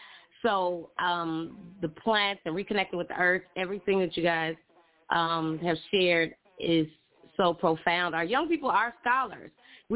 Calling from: Chicago, Illinois, United States; From Chi-Town, y'all, from Chi-Town.

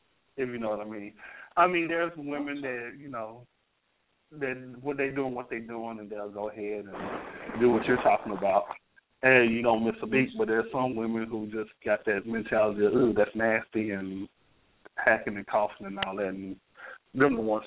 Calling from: Memphis, Tennessee, United States; calling from Memphis.

